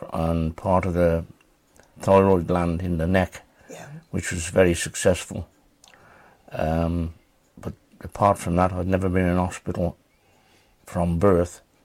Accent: Worcester, West Midlands, United Kingdom; born there; I was born in Worcester Royal Infirmary.

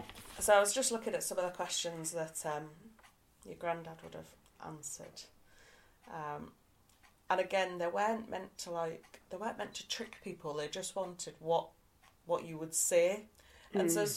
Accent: Hull, Yorkshire and the Humber, United Kingdom; I'm from a place called, I'm from Hull, so we would, that, bread cake is anything that you can put your sandwich in.

